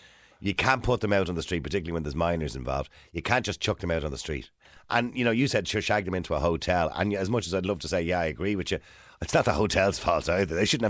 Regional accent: Dublin, Leinster, Ireland; I'm originally from Edenmore.

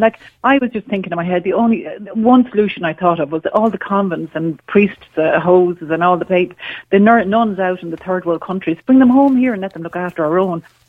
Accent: Dublin, Leinster, Ireland; now in Galway, Ireland; I'm from Dublin originally. I see it here in Galway.

